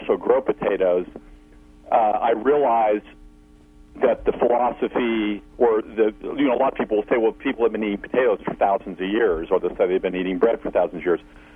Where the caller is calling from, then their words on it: Missouri, United States; Missouri.